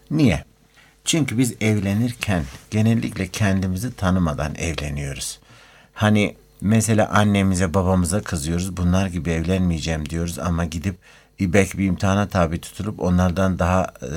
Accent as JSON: {"language": "Turkish", "region": "Eskişehir", "country": "Turkey", "said": "Dün ben iki gündür Eskişehir'deydim. Ben Eskişehirliyim aynı zamanda."}